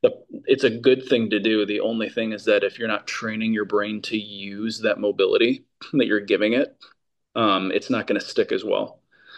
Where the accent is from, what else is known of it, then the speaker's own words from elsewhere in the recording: Chicago, Illinois, United States; moved away as an adult; I grew up in Chicago where the wind chill can get down to negative 30, where it's horrific. It's one of the reasons I left. Love Chicago, just can't live there.